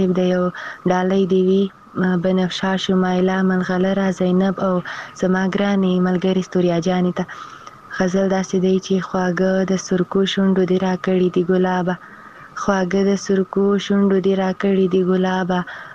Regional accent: Khyber Pakhtunkhwa, Pakistan; زه درسره خاپېری له جنوبي وزیرستان راغلی یم

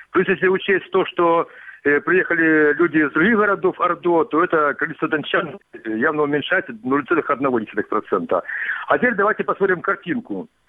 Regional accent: Donetsk, Donetsk Oblast, Ukraine; У меня в Донецке очень много знакомых. У меня мать живет в Донецке, из Ногучинска. Я сам дончанин, из Пролетарского района.

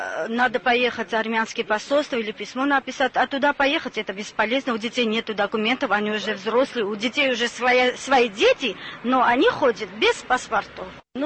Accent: Armenia; Я из Армении.

